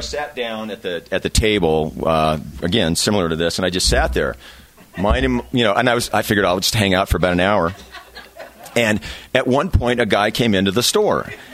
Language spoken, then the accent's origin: English; Denver, Colorado, United States; And I grew up in Denver. I went to school at Colorado State University, where I started out as a pre-med major, pre-med bioscience major.